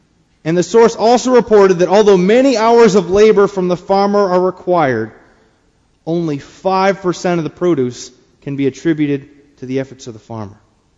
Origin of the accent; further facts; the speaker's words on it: Wisconsin, United States; because I'm from Wisconsin, right up there in the Midwest, where we have more cornfields than about anything else.